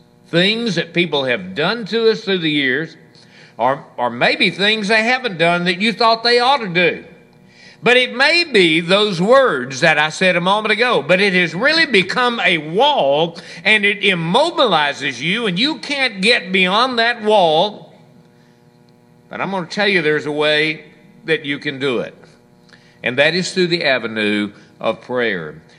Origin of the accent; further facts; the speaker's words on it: United States; I do believe in voting as an American